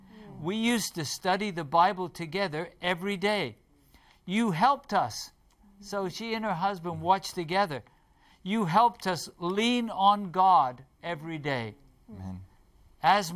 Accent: United Kingdom; Here's a note from Ricardo in the United Kingdom. That's my home country.

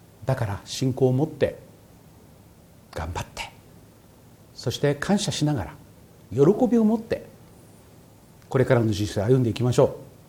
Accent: Kochi, Japan; うちはもともと神道です。 で、ふるさとの高知五台山という山がありまして、そのふもとにですね、久保神社っていう神社があります。うちの先祖を祀った神社です。

